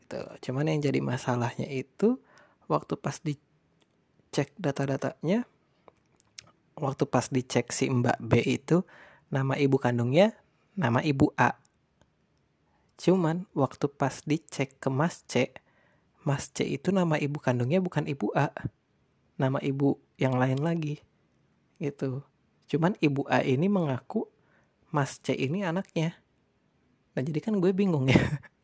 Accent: Bandung, West Java, Indonesia; now in Bekasi, Indonesia; Tapi gue gede di Bandung.

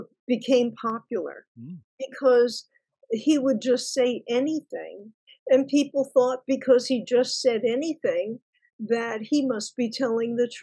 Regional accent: New York City, New York, United States; Now, I'm from New York City, so I remember those days where we would.

